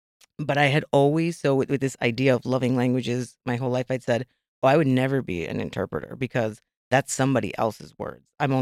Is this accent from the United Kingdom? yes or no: no; U.S. Virgin Islands; now in United States; In the Virgin Islands. And remember, I'm not like a young person, so not like the youngest.